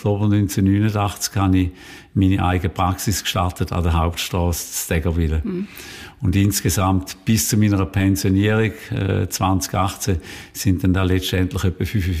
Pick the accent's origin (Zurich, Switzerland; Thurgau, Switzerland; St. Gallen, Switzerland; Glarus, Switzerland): Thurgau, Switzerland; Tägerwil; also born or lived in Kreuzlingen; Ich bin in Kreuzlingen geboren, 1953. Meine Eltern sind, als ich zweijährig war, sind sie dann auf Tägerwil in Trauben gezogen, also dort neben dem Restaurant Ochsen. Und dort habe ich meine Kindheit verbracht